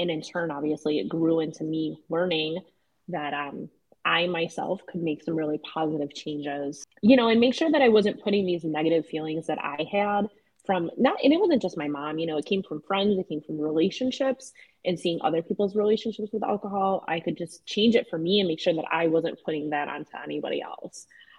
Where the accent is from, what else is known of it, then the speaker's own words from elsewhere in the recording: Buffalo, New York, United States; Like I come from Buffalo.